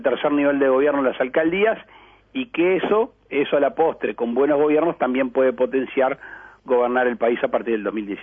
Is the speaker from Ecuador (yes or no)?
no; Uruguay; Eso es lo que uno, como buen uruguayo, tiene que querer.